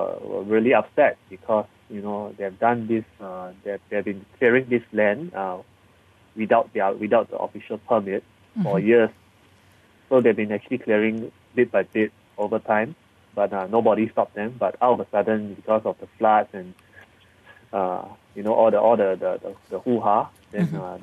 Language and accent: English; Singapore; as a Singaporean, we don't really see protests very often.